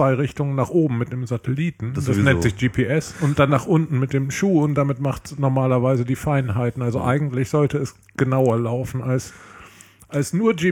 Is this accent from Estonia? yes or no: no; Italy; German is a second language; Das reicht ja, bei uns in Italien reicht das.